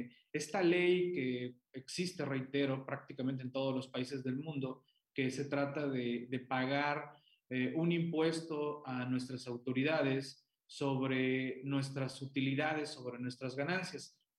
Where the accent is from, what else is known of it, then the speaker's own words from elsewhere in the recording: Mexico; como mexicano, si llego a abrir un negocio en algún otro país del mundo, tengo que venir a pagar impuestos también aquí a México